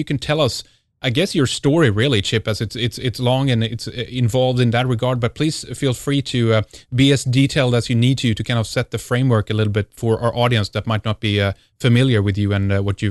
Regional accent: Sweden; from Sweden

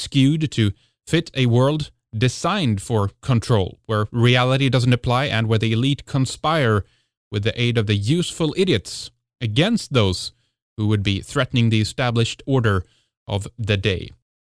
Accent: Sweden; from Sweden, Northern Europe.

